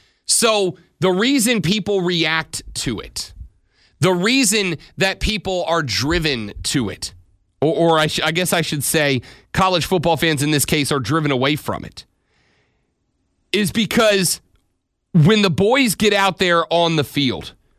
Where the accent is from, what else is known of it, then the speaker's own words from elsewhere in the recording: Shalimar, Florida, United States; I grew up in Shalimar, Florida, about a mile shy of the runway that the largest Air Force base in the United States, Eglin Air Force Base, flies sorties off of all day, every day.